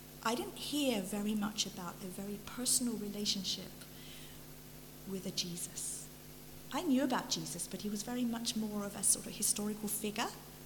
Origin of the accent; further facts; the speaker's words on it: East of England, United Kingdom; born there; I was born in Essex, not Anaheim.